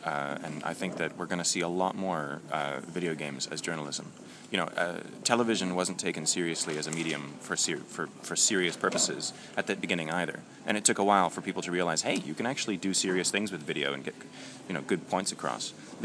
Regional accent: Canada; The name is Austrian, but the family is Polish, and I grew up in Canada, hence the accent.

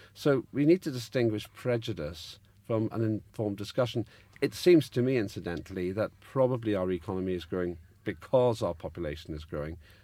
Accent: Northern Ireland, United Kingdom; Yes, I was brought up in Northern Ireland

